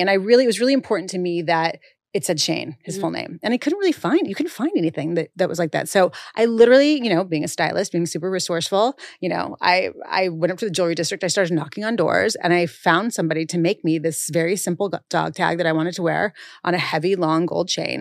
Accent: Santa Barbara, California, United States; Grew up in California. I grew up in Santa Barbara, California, Montecito, small little sleepy surf town.

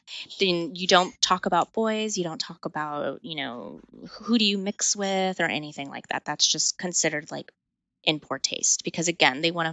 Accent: El Paso, Texas, United States; I grew up in El Paso, Texas on the border. I started going over to Mexico, you know, when I was like 15

